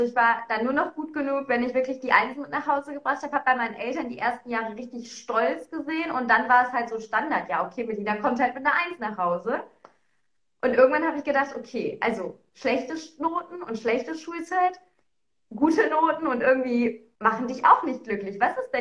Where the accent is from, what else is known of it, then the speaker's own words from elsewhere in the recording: North Rhine-Westphalia, Germany; Ich komme aus dem Ruhrgebiet